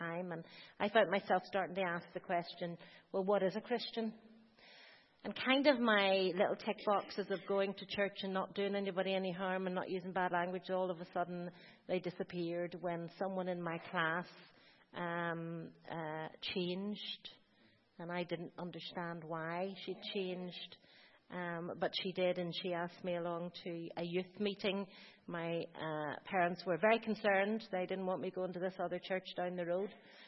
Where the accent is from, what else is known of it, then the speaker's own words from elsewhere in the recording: Belfast, Northern Ireland, United Kingdom; As you'll gather from the accent, I'm a Belfast girl, and my parents were from Shankill Road. I was born in the Donegal Road, etc., and then moved out to the great metropolis of Rathcoole, and came from a working class family